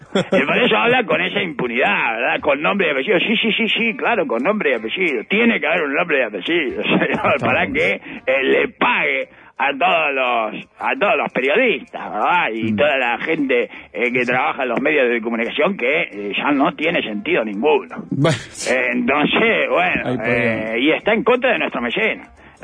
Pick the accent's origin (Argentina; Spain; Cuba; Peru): Cuba; now in Miami, United States; Yo soy un cubano de Miami, señor.